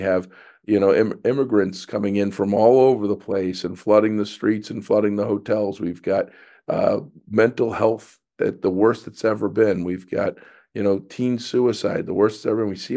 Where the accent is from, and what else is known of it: Boston, Massachusetts, United States